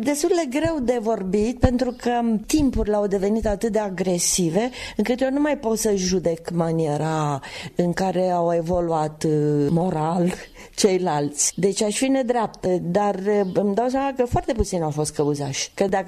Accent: Călimănești, Vâlcea County, Romania; born there; Eu m-am născut la Călimănești într-o perioadă când orășelul era extraordinar de cosmopolit

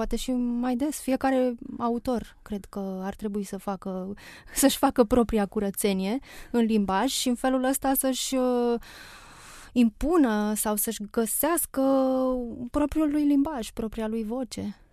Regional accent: Sibiu, Sibiu County, Romania; born there; now in Bucharest, Romania; Și că sunt femeie și că m-am născut la Sibiu și că am trăit 14 ani în perioada comunistă și că apoi a venit libertatea, tranziția, democrația, că am venit la București, că lucrez la radio

